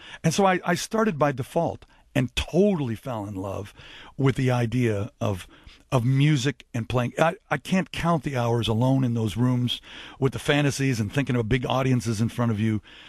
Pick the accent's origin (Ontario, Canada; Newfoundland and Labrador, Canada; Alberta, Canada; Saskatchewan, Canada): Ontario, Canada; Windsor; We grew up in Windsor, Ontario.